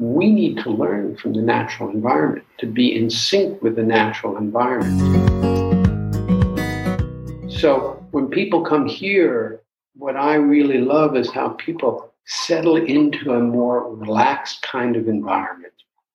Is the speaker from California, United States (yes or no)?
no; New York City, New York, United States; when you go into the subway where I grew up in New York City